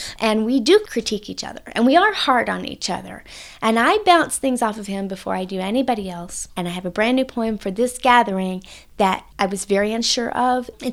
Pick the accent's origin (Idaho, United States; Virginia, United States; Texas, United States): Texas, United States; I'm from Texas originally. I have to be careful when I say this, but I write and I ride. You can really mess that up if you have a Texas accent.